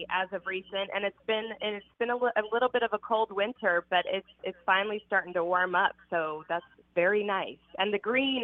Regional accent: California, United States; now in Nashville, United States; But the thing I love about Nashville is that you know, different from growing up in Southern California, is you really get the true seasons out here.

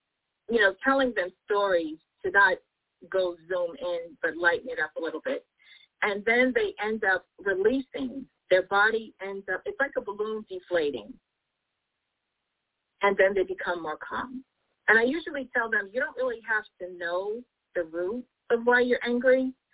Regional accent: New York City, New York, United States; I'm from New York City, okay? We don't beat around the bush, okay?

